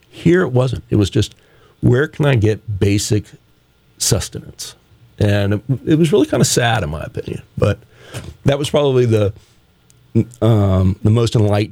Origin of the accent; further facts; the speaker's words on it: United States; Glad I'm an American.